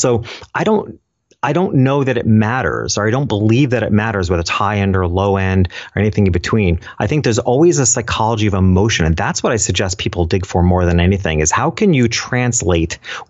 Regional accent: New York, United States; went back to my hometown, which was a tiny little town in upstate New York

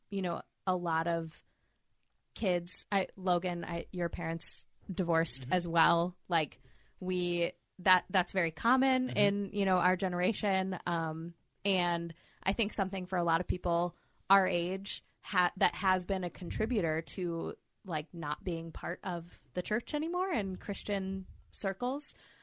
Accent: Freeport, Illinois, United States; born there; Well, technically, I was born in Illinois, not Chicago. Freeport, go Pretzels. Outside of Rockford.

